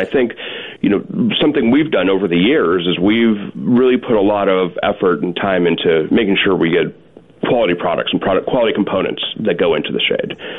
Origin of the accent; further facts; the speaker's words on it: Chicago, Illinois, United States; I'm from Chicago, where it gets very cold.